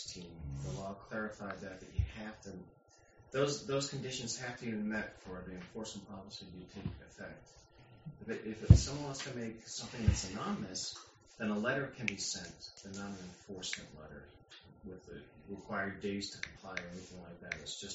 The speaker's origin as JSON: {"language": "English", "town": "Philadelphia", "region": "Pennsylvania", "country": "United States", "tie": "born or raised there", "said": "So just as a quick background, I grew up in Philadelphia and loved downtown Philadelphia"}